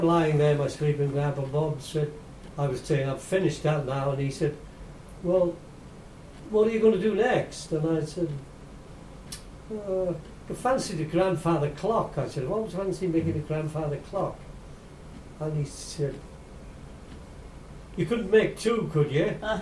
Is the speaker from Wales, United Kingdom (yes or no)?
yes; Wales, United Kingdom; Yeah, I'm very proud of being Welsh.